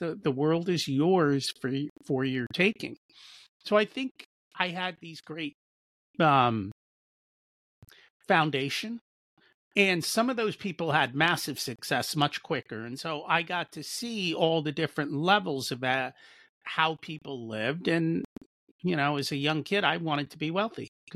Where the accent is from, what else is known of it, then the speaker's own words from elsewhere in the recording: India; born there; So I was born in India, and my parents had to not re-immigrate, but where they were in India, where they originally grew up, got split apart when Pakistan was separated from India.